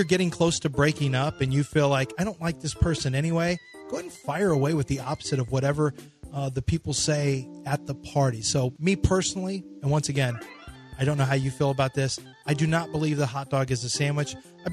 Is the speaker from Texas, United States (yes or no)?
yes; Texas, United States; And as a Texan, I actually don't love beans and chili.